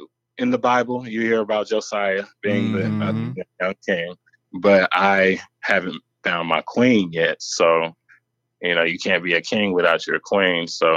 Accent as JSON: {"language": "English", "region": "Illinois", "country": "United States", "lives_now": "Racine, United States", "said": "I am originally from Illinois, but I live in Racine, Wisconsin."}